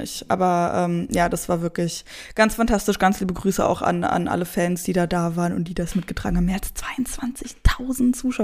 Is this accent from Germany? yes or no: yes; Berlin, Germany; ich bin in Berlin, also im Randgebiet Berlin groß geworden.